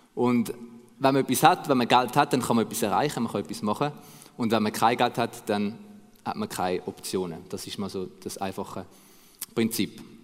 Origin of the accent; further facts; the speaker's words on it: Switzerland; Das ist so ein bisschen das, was bei uns in der Schweiz gilt.